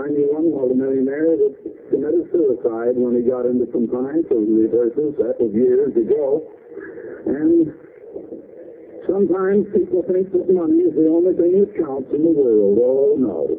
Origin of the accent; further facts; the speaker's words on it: Iowa, United States; also born or lived in Illinois; So I have lived in Illinois as well as Iowa. I was born and raised in Iowa, Lincoln 52 School in Iowa.